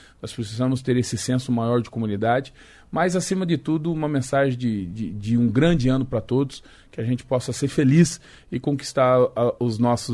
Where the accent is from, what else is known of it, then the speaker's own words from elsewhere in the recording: Cascavel, Paraná, Brazil; eu nasci em Cascavel, né? Sou filho dessa terra